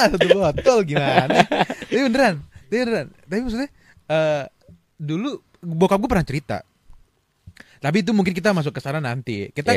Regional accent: Batusangkar, West Sumatra, Indonesia; Selain kita di Padang nih, kita Batu Sangkar ya. Kita orang Padang luar Batu Sangkar.

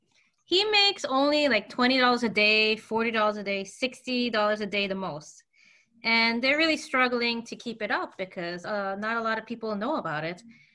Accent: New York, United States; And I don't really know Texas that much because I'm from New York

